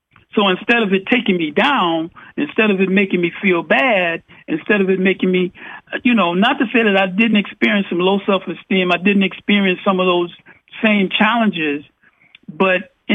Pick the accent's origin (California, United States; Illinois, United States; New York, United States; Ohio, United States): Illinois, United States; Chicago; So, you know, growing up in the ghettos, growing up in the projects, growing up in Southside Chicago, all of this kind of stuff, that there's a certain type of energy, right?